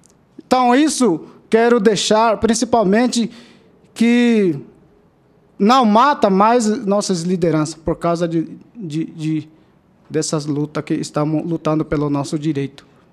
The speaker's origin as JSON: {"language": "Portuguese", "country": "Brazil", "said": "nós somos daqui do Brasil"}